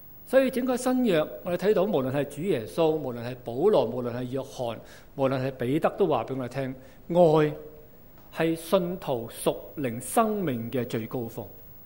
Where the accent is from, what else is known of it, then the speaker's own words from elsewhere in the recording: Guangdong, China; 咁我本身係廣東人啦，我啊籍貫係潮州，咁都識講潮州話嘅。但是当我被差去到南美洲做宣教士的时候呢，就要学客家话了。那我的语言恩赐就麻麻地，